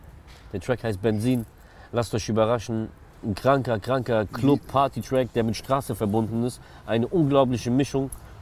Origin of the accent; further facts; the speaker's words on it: Russia; Dubai fand ich cool so, als Russe so.